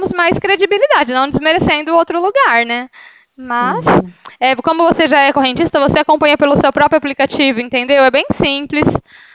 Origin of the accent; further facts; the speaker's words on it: Ribeirão Preto, São Paulo, Brazil; Eu sou de Ribeirão, estou aqui na Presidente Vargas.